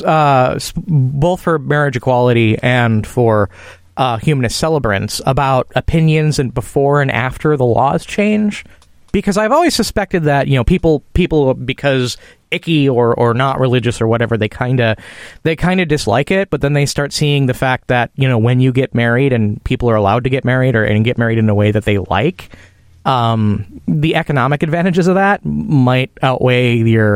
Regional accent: Chicago, Illinois, United States; It's keep in mind I'm from the Chicago area, and it's not called the Windy City because of the weather, even though it is pretty windy there.

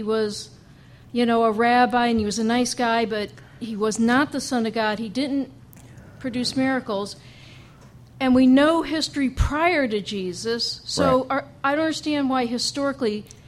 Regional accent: Seattle, Washington, United States; What Seattle.

